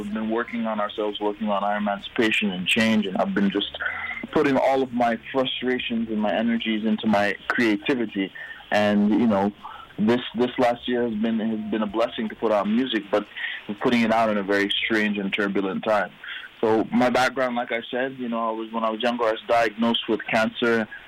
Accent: Montreal, Quebec, Canada; I was born and raised in Montreal, like you said, of Jamaican descent.

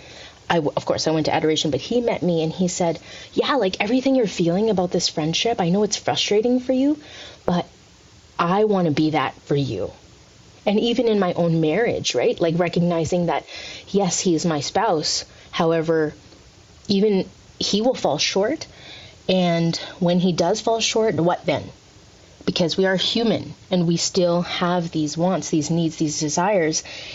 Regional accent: Philippines; I'm Filipino, so culturally Catholic for a really long time.

